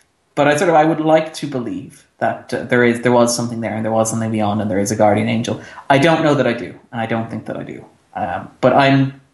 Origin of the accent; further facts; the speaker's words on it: Ireland; We're Irish, so our official religion is lapsed Catholic.